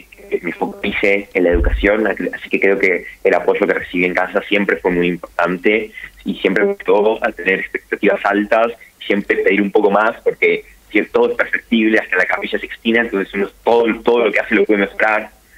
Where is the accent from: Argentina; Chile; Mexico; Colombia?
Argentina; Soy el único de Latinoamérica y el único de Argentina también.